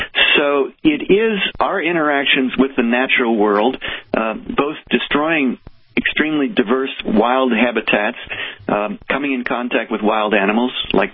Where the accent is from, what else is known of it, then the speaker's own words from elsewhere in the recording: Cincinnati, Ohio, United States; I grew up in Cincinnati, and as a kid, I was always interested in two things, the natural world and writing.